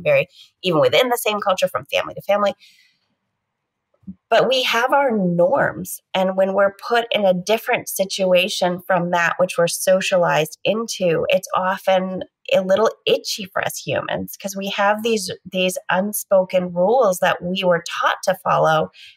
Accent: United States; And so for me as an American, that's almost too much overlap in the sentences, but that's very cultural.

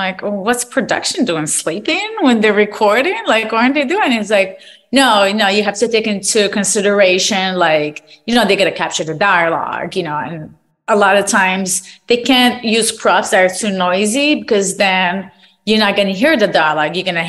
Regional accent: Morocco; now in United States; I was in Studio City, California. I'm originally from Morocco

